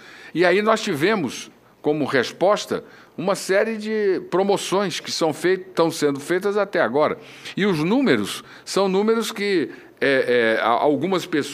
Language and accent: Portuguese; Rio de Janeiro, Brazil; eu sou do estado do Rio de Janeiro